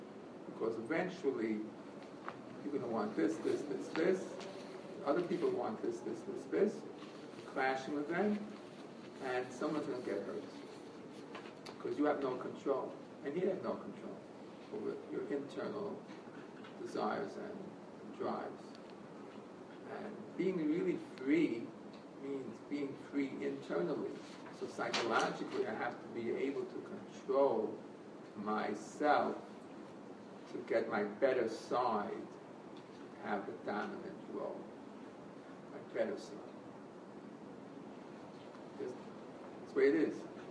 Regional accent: United States; When I grew up in America, marriage is a very, very strong institution.

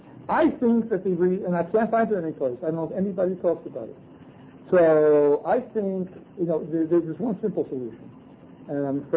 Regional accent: New York, United States; Why you say I come from Kansas City, and why you say I come from New York and not New York City, I don't know.

